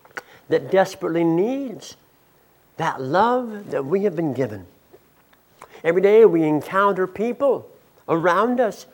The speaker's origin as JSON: {"language": "English", "town": "San Diego", "region": "California", "country": "United States", "tie": "born or raised there", "said": "I grew up in San Diego, and sometimes down in San Diego, it would get pretty hot."}